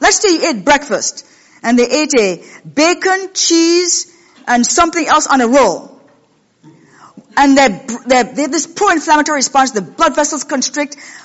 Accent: Washington, United States; And there are a lot of skinny people in Washington State, where I come from.

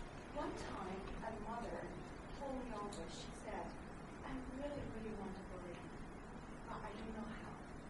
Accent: San Diego, California, United States; Just to share, I came from San Diego, and a part of my friends group aren't all Adventists.

